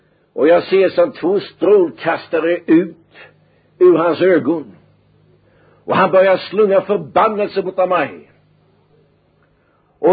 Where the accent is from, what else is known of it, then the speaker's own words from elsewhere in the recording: Huskvarna, Jönköping County, Sweden; born there; jag var född i Huskvarna i Småland.